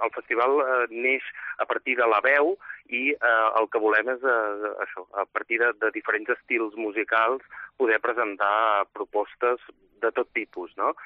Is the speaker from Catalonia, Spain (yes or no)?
yes; Banyoles, Catalonia, Spain; nosaltres expliquem sempre que som de Banyoles, que estem molt orgullosos de mostrar la nostra ciutat